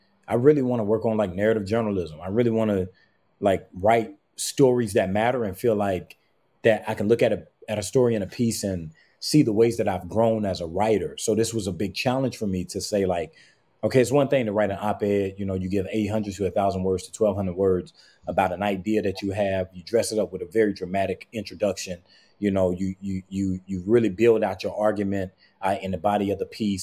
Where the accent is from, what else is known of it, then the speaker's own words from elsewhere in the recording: St. Matthews, South Carolina, United States; I'm going to be telling the Friday Night Lights version of my hometown, St. Matthew, mm-hmm. South Carolina.